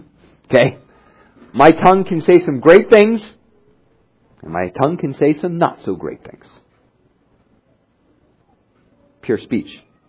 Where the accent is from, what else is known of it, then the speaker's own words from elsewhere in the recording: United States; Well, I don't believe in slavery. I'm an American.